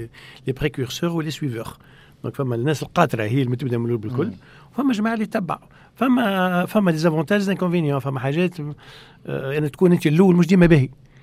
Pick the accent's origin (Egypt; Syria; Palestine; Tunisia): Tunisia; احنا عندنا في تونس التكنولوجي اللي تعلمناها من الامريكان وحطيناها